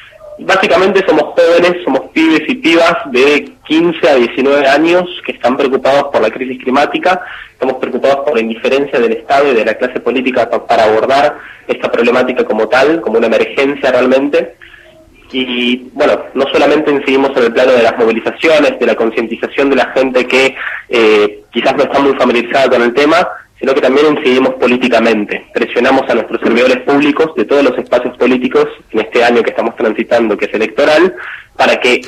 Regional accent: Argentina; soy el único de Argentina.

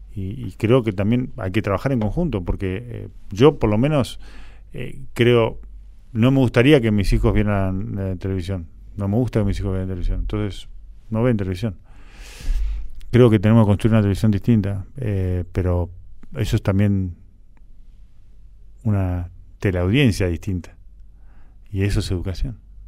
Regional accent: Argentina

